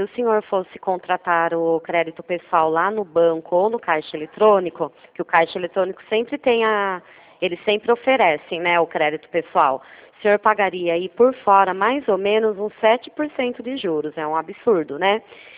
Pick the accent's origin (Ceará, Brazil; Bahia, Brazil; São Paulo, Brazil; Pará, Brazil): São Paulo, Brazil; Itu; Eu também sou de Itu.